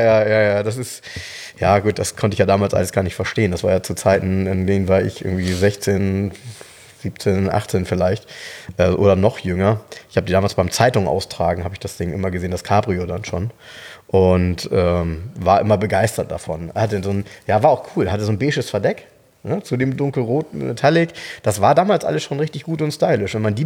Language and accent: German; Soltau, Lower Saxony, Germany; Ich habe damals in Soltau, jetzt kommt wieder meine Heimat, nämlich genauso in Erinnerung.